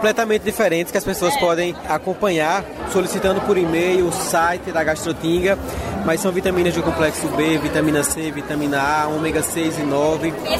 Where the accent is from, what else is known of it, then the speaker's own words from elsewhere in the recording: Alagoas, Brazil; Alagoano, diga. Exato, sempre, sempre.